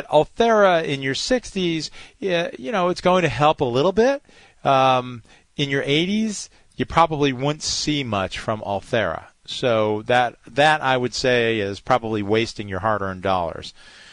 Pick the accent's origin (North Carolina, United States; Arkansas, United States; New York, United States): New York, United States; Highland Falls; So you know, I grew up in Highland Falls, New York, upstate, 50 miles north of the city.